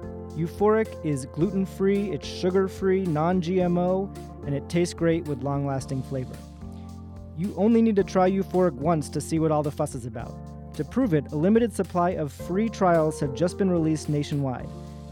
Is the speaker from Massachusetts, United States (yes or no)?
yes; Boston, Massachusetts, United States; now in New York, United States; I have some bad news. I grew up in Boston.